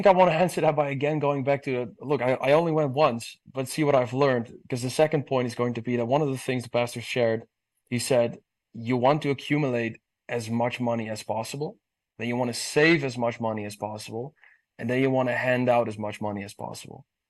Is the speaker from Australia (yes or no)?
no; Netherlands; now in Tennessee, United States; growing up in the Netherlands, and not necessarily growing up with a lot of religion around me